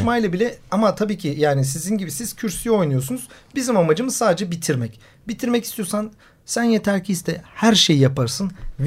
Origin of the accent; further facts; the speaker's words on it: Ereğli, Zonguldak, Turkey; Karadeniz Ereğli'de doğdum büyüdüm.